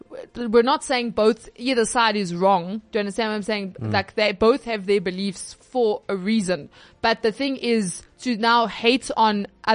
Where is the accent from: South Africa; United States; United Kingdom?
South Africa; Maybe you agree with me, maybe you don't, but as a South African.